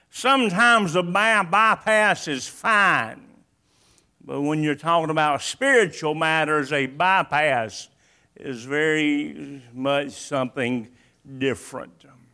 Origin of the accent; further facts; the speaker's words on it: New Bern, North Carolina, United States; born there; I was born in New Bern, North Carolina. Most of the family that we had was around Thomasville and Asheboro.